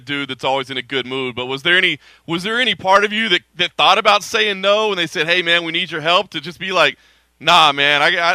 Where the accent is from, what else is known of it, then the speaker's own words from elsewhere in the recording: Dallas, Texas, United States; he comes up to our boys in Dallas, Texas, my hometown.